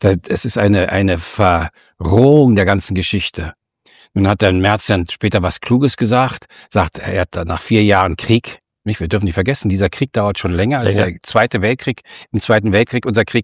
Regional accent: Germany; ich bin ja nur Deutscher, wir sind beide Deutsche

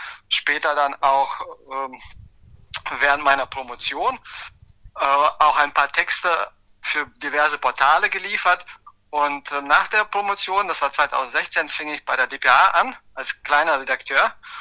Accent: Darmstadt, Hesse, Germany; also born or lived in Transnistria, Moldova; geboren bin ich in der Sowjetunion, in der damaligen Sowjetunion. Heute heißt das Land Transnistrien. Wir sind dann 88 in der Zeit der Perestroika nach Deutschland übergesiedelt als sogenannte Russlanddeutsche. Und dann wuchs ich in Darmstadt auf, habe dort also meine Jugend verbracht

